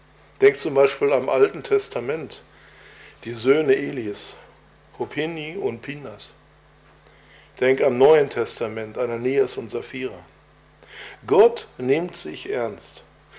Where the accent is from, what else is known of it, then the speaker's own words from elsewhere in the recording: Bochum, North Rhine-Westphalia, Germany; ich komme ja aus Bochum, wie ihr wisst, und ich war damals schon gut dabei in der Gemeinde, aber ich war noch nicht wirklich gläubig.